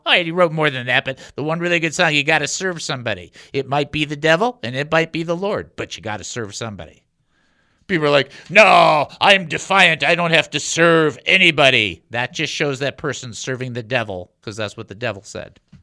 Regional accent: United States; And I, by the way, I love being an American.

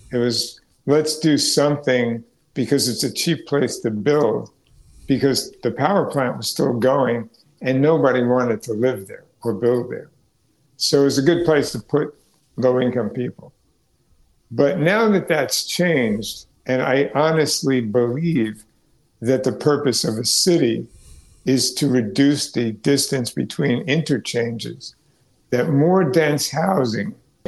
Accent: Bronx, New York, United States; I grew up in the Bronx when part of the Bronx was burning and New Jersey across the river was developing.

